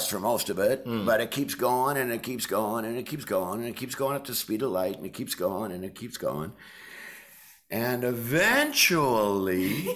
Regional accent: Scranton, Pennsylvania, United States; I grew up in Scranton, Pennsylvania. Beautiful place.

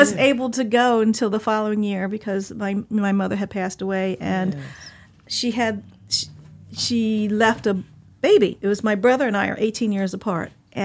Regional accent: Pennington, New Jersey, United States; I can only describe growing up in Pennington as pretty much similar to a southern town, mm-hmm. Only in the north

